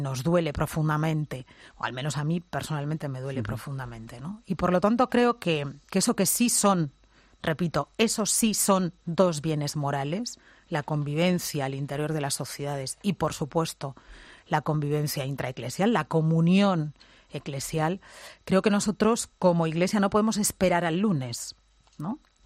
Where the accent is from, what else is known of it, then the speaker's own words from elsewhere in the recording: Catalonia, Spain; yo soy catalana y además lo vivo con orgullo y con pasión